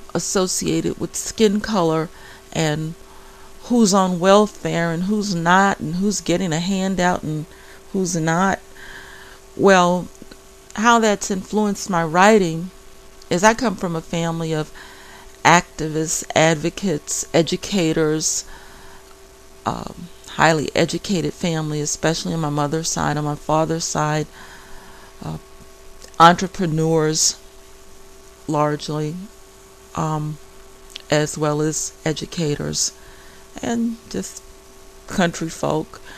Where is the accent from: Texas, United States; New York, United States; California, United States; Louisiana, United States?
Louisiana, United States; New Orleans; I think my hometown is unique, but I think many people who are educated and who know or who have visited New Orleans would recognize that New Orleans really is very unique